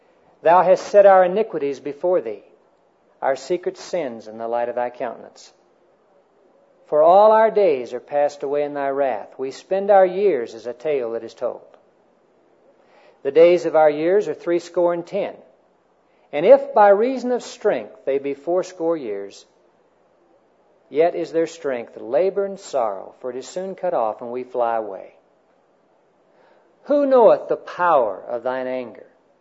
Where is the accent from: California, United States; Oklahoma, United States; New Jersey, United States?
Oklahoma, United States; also born or lived in Texas; And I'm a Texan by birth, Oklahoman by rearing. And so it just depends on whose football team is winning as to which state I'm from.